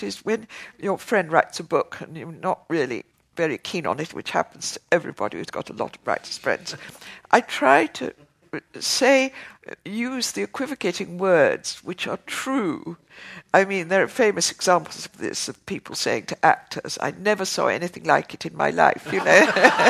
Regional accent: Oxford, South East England, United Kingdom; born or raised there

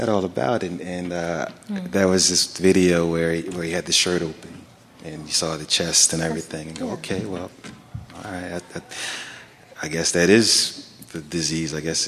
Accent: Philadelphia, Pennsylvania, United States; I grew up in Philadelphia, and I really enjoyed the work that … did with on Philadelphia International

